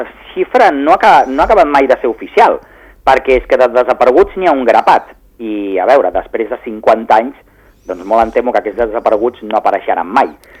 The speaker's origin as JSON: {"language": "Catalan", "town": "Rubí", "region": "Catalonia", "country": "Spain", "said": "jo sóc de Rubí"}